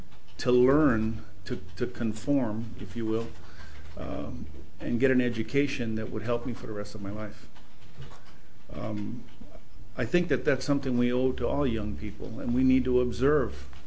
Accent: Hawaii, United States; I'm Hawaiian. We spoke Pidgin English. We didn't speak regular English where we grew up.

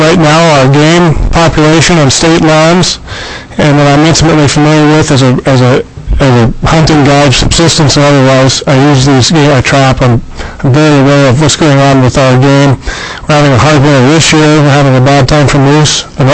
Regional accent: Wiseman, Alaska, United States; I'm here from Wiseman Village, Alaska.

